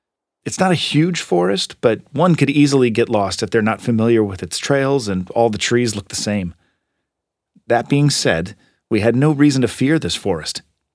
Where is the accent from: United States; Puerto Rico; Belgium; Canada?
Belgium; So I grew up in Belgium, even though I have American parents.